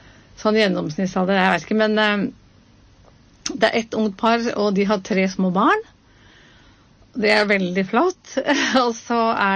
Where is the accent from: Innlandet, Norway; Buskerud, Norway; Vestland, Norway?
Buskerud, Norway; Mjøndalen; Jeg kommer fra Mjøndalen.